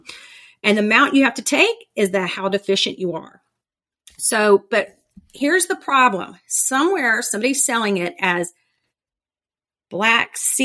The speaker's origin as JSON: {"language": "English", "region": "Mississippi", "country": "United States", "said": "I'm from Mississippi. We have pecan trees everywhere."}